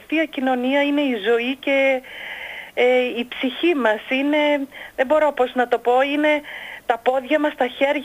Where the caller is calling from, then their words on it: Athens, Attica, Greece; είμαι από Αθήνα, σας τηλεφωνώ.